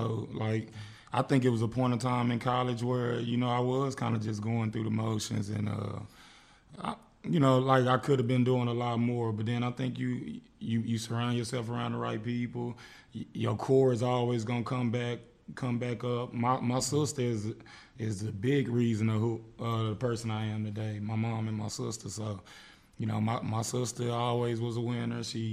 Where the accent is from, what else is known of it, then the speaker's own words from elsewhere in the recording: Duncanville, Texas, United States; also born or lived in Dallas; I was born in Dallas, of course, and then I've been living in Duncanville pretty much my whole life.